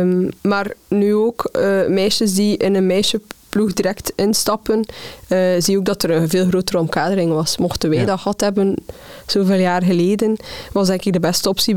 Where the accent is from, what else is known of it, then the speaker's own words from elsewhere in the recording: Ghent, East Flanders, Belgium; Bij mij op het moment woonde ik nog bij mijn ouders. Ik ben geboren en getogen in Gent, maar mijn ouders zij gaan wonen in Oudenaarde